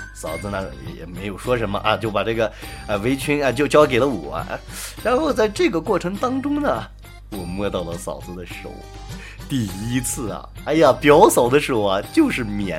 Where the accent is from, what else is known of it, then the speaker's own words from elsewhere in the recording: China; 这典型的不是我们中国人啊，不是我们天朝人该应有的作风啊。